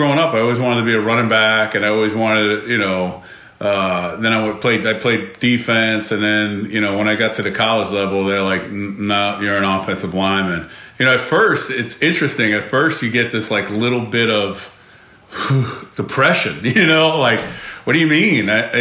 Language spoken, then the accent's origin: English; Bronx, New York, United States; So growing up in the Bronx, I would say that it's baseball was more of a bigger part because obviously, you know, the Yankees are from the Bronx and everybody, you know, talked about baseball.